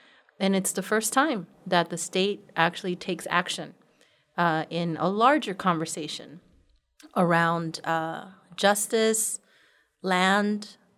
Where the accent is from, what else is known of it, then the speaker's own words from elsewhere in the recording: Los Angeles, California, United States; and I'm from Boyle Heights in East